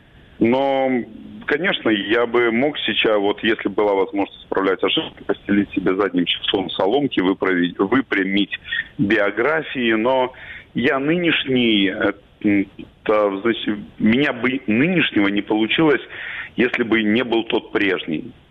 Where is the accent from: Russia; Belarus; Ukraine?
Ukraine; Crimea; moved away; Я отвечал, что я крымчанин. Мой внутренний украинец потеснит моего внутреннего крымчанина много позже, уже после переезда на материк и в Киев.